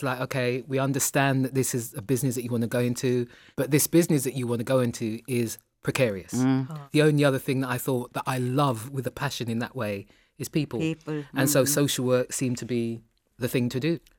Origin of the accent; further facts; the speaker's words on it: Tottenham, London, United Kingdom; I'm a girl from Tottenham. I don't come from money.